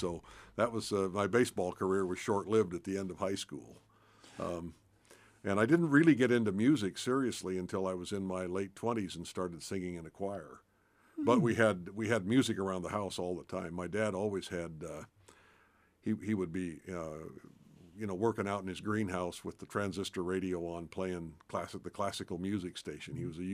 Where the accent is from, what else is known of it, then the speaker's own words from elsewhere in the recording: Spokane, Washington, United States; I grew up here in Spokane. My dad was the brother that never sort of left, pretty much stayed here most of his career.